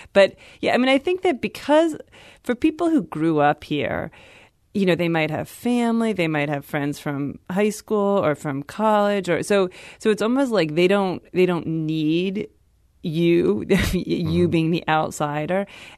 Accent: Cincinnati, Ohio, United States; now in St. Louis, United States; because I'm from Ohio, he's from Indiana, and especially I'm from Cincinnati, which I think is very similar in a lot of ways to St. Louis.

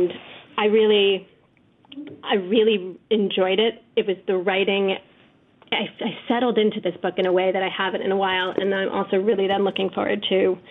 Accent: New York City, New York, United States; I also was a child growing up in New York City.

